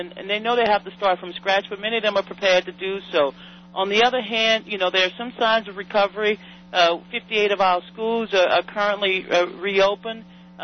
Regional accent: Louisiana, United States; as somebody who loves my hometown and love my family. But, you know, I have not been able to go even to the graveyards. That's a ritual in Louisiana.

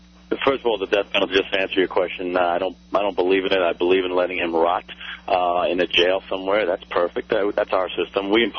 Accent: Panama; And I'm from Panama, by the way.

